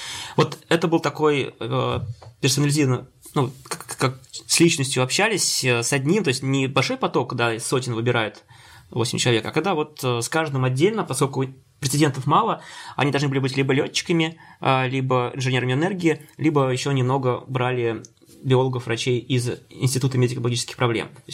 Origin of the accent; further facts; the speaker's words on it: Penza, Penza Oblast, Russia; Но я учился в родном городе, Пенза, в технологическом институте местном.